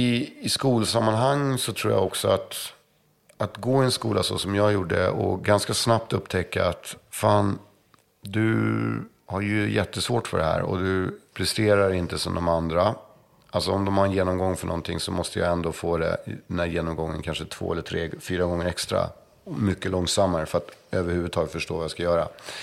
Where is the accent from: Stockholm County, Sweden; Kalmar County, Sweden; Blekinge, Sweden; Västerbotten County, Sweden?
Stockholm County, Sweden; Stockholm; Så man höll sig runt Folkungagatan och ner mot Hammarbyhamnen. Det var liksom mitt område. Den östra Södermalm liksom.